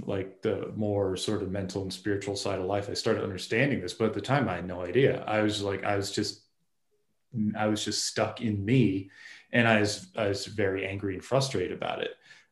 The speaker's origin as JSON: {"language": "English", "region": "Massachusetts", "country": "United States", "moved": "as an adult", "said": "Well, I was originally from Massachusetts on the East Coast of the US. And pretty much as soon as I became an adult, I moved over to Colorado to the mountains."}